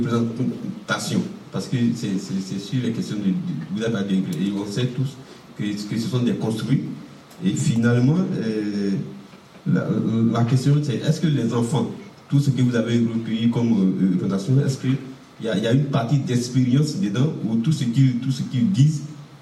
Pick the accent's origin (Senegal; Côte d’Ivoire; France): Côte d’Ivoire; Et je viens de la Côte d'Ivoire.